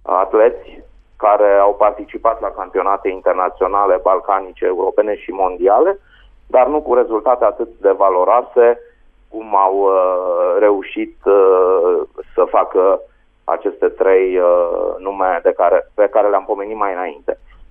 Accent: Slatina-Timiș, Timiș County, Romania; also born or lived in Caransebeș; M-am născut la Caransebeș, am copilărit la Slatina Timiș, unde aveam bunici și am făcut școala generală. Apoi am venit la liceu Traian Doda în Caransebeș.

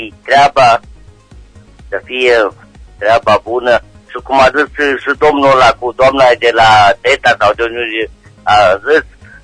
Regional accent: Caransebeș, Caraș-Severin, Romania; eu sunt din Caransebeș

